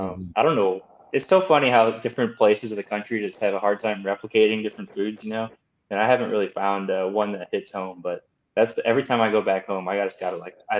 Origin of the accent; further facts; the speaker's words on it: Rocky Mount, North Carolina, United States; now in Greenville, United States; And since I came from Rocky Mount, it's kind of a, you know, obviously a smaller town.